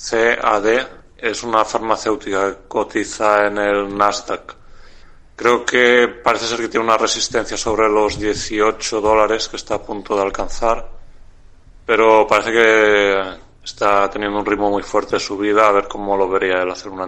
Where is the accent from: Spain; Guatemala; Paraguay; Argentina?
Spain; Balearic Islands; de Menorca.